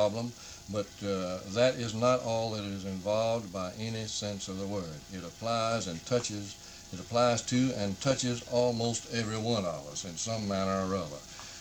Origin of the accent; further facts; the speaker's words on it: South Carolina, United States; I do not believe in discriminating against anyone, though I am from South Carolina. A lot of people would say, oh, well, you're just a rabid Southerner and a right-winger.